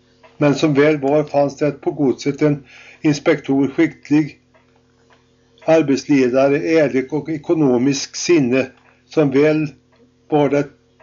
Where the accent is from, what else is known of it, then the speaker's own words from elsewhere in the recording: Östergötland, Sweden; i min hembygd Östergötland